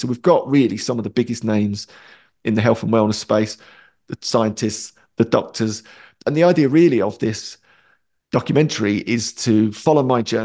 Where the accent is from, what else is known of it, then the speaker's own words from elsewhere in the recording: Romford, London, United Kingdom; there's a famous nightclub where I grew up in Romford called Hollywood's.